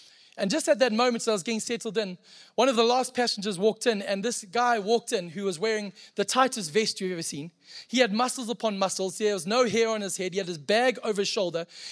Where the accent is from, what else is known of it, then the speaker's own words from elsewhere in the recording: Zimbabwe; Now, I am from Zimbabwe and Zimbabweans, we apologize for apologizing.